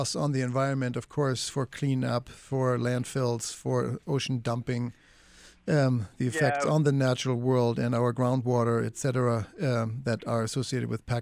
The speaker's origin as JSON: {"language": "English", "country": "Germany", "tie": "born or raised there", "said": "that picture of me growing up in Germany"}